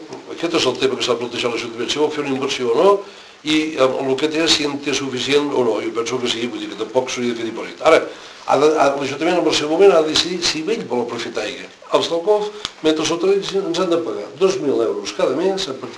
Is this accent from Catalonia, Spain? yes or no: yes; Catalonia, Spain; I sóc de Vallès.